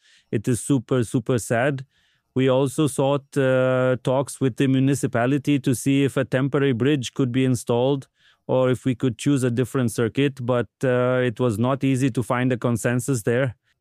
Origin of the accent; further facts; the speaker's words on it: Brugelmühle, Germany; And I grew up in Brugelmühle.